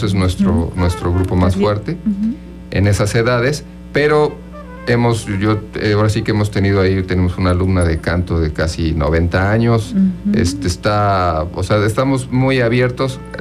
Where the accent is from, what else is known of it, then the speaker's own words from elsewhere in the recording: Cuernavaca, Morelos, Mexico; Somos de aquí, de Aguatepec, somos aquí vecinos, bueno, Cuernavaca